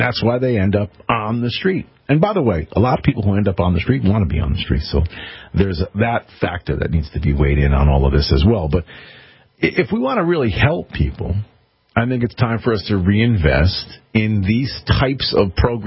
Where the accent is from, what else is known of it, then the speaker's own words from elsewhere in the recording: Connecticut, United States; how I would handle it in Connecticut, since Connecticut is my home state